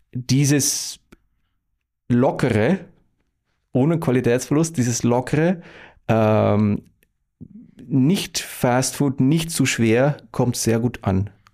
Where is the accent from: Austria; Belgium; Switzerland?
Belgium; now in Munich, Germany; Als Belgier in München gelandet, segeln und Skifahren.